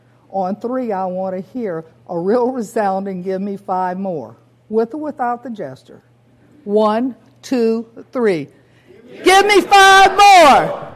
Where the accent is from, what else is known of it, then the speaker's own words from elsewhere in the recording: Louisiana, United States; I'm from Louisiana.